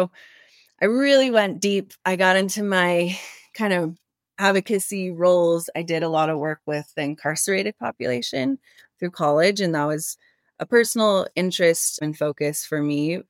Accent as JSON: {"language": "English", "country": "United States", "said": "I think as an American joining a Canadian company, there are cultural differences, but for the better."}